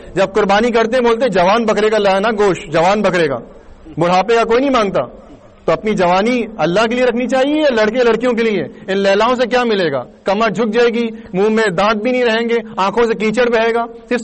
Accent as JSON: {"language": "Urdu", "town": "Karachi", "region": "Sindh", "country": "Pakistan", "said": "میں کراچی سے آیا ہوں"}